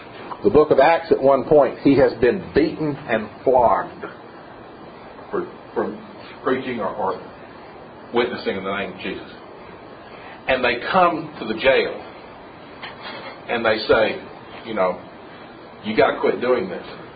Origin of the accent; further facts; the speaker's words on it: Tennessee, United States; I was raised in East Tennessee. That's not the Deep South.